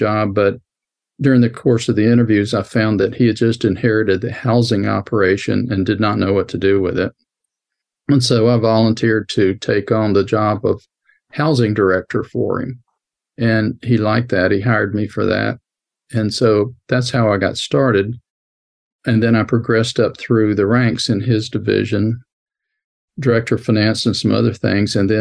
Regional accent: Georgia, United States; I was going to school in Atlanta. My hometown was in a small town 250 miles to the south, so rather than go to be inducted there, the day before, I went to the induction center in Atlanta and joined.

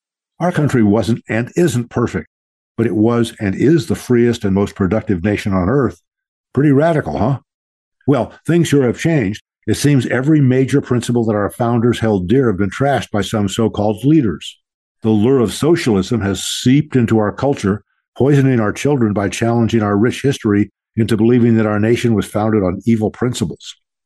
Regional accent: Glendale, California, United States; I grew up in Glendale, California, a Los Angeles suburb

